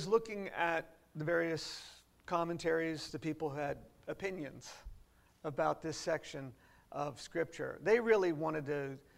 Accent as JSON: {"language": "English", "region": "Maine", "country": "United States", "said": "I'm from Maine and people think they talk funny up there. I'm lucky I avoided that."}